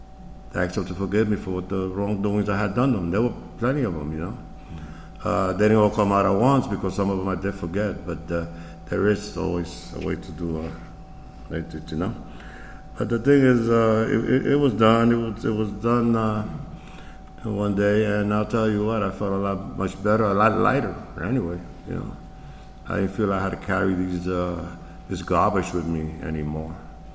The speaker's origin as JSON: {"language": "English", "town": "New York City", "region": "New York", "country": "United States", "tie": "born or raised there", "also_born_or_lived": "Tennessee", "said": "I was raised up in New York, up in the Bronx, and I lived in Tennessee"}